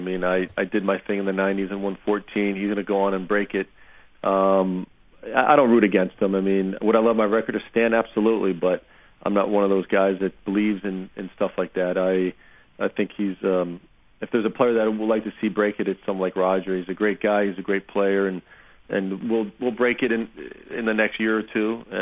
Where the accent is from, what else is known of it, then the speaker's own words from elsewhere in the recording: United States; We're both 1 and 2 in the world, both being American.